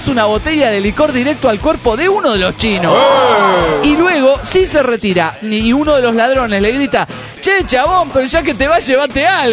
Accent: Tarapoto, San Martín, Peru; Soy el hermano del Lobo del Río de Tarapoto, Perú.

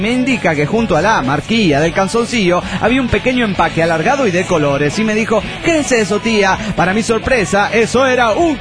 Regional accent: Cochabamba, Bolivia; de Cochabamba, Bolivia.

